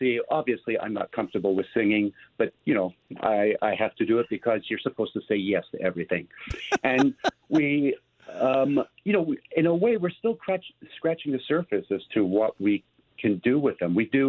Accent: Canada; Oh, we're so Canadian.

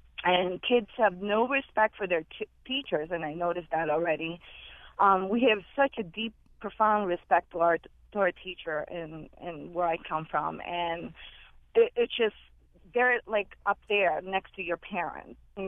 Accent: Philippines; I just wanted to share comments regarding growing up in the Philippines, how different it is, the school system there than the school system here.

